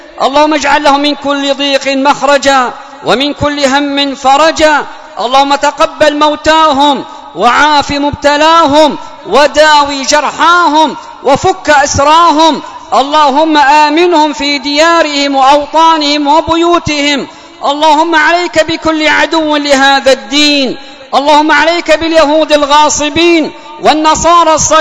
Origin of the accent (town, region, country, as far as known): Yemen